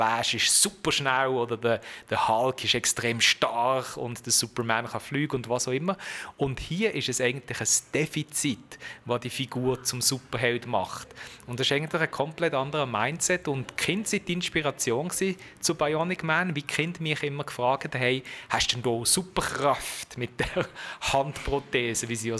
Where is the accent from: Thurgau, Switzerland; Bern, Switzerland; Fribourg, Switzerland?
Fribourg, Switzerland; Düdingen; Sehr behütet aufgewachsen im Kanton Freiburg in Düdingen mit einem jüngeren zweihändigen Bruder.